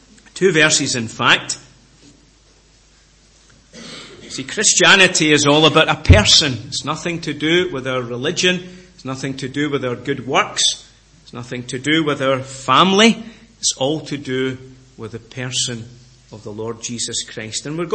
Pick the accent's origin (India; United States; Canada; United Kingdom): United Kingdom; Scotland; I come from Scotland. I live between Edinburgh and Glasgow.